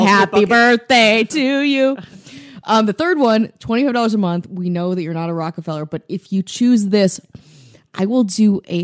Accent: Wisconsin, United States; So I'm from Wisconsin.

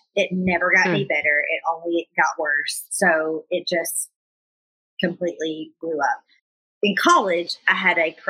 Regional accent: Alabama, United States; Oh, I grew up in Alabama.

